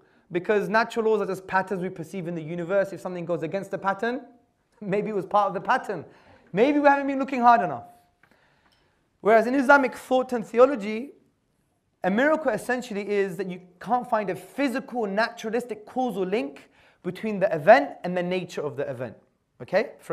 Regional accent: Hackney, London, United Kingdom; I was born in Hackney, by the way. And I was brought up there, as you could tell.

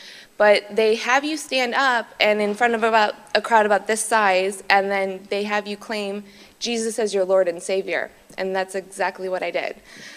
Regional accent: Michigan, United States

